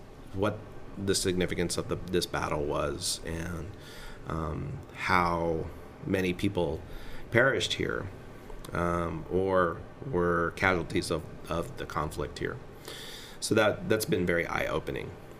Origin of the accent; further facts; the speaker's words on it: Texas, United States; And growing up in Texas and being educated in Texas, we still learned that General Lee was the greatest general